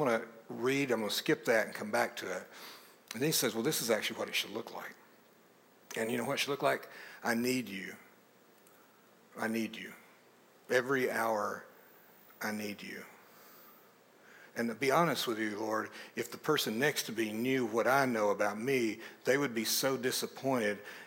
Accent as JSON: {"language": "English", "region": "Appalachia", "country": "United States", "said": "I come from Appalachia, deep Appalachia, full of every kind of abuse and shame."}